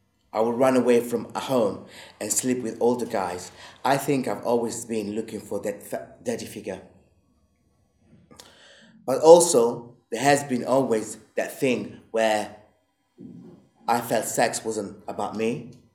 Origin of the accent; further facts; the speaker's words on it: Italy; also born or lived in Paris, France / Egypt; now in -; I was born in Paris and raised in Italy.